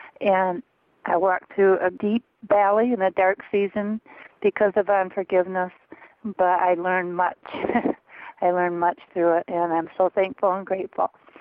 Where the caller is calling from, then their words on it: Jackson, Michigan, United States; I'm listening to your program on forgiveness, and it's 10:30 here in Jackson, Michigan.